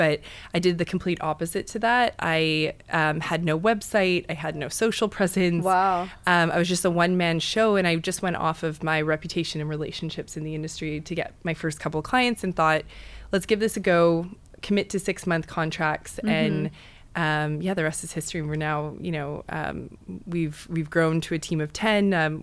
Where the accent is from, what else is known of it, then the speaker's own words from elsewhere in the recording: Western Canada, Canada; moved away as an adult; now in New York, United States; Yeah, so I'm actually from Western Canada originally, and I moved to New York probably 11 years ago to attend FIT.